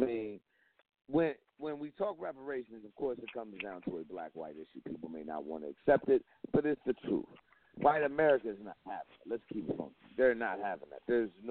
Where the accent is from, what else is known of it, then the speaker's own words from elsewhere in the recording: East Coast, United States; Like, growing up on the East Coast, one thing, and I tell people this all the time